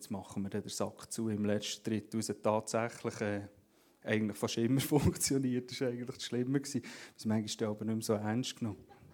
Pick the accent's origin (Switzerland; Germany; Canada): Switzerland; Bern; Wie gesagt, ich komme aus dem Emmental ursprünglich.